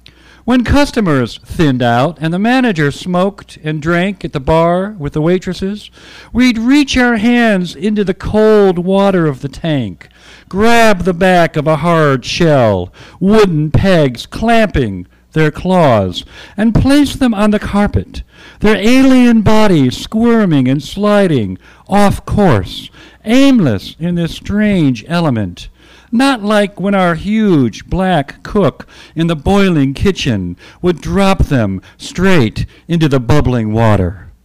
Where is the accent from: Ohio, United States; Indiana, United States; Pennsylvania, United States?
Ohio, United States; Cleveland; I went to school in Athens, Ohio. I'm from Cleveland, and here I am in New York, and I'm going to write poetry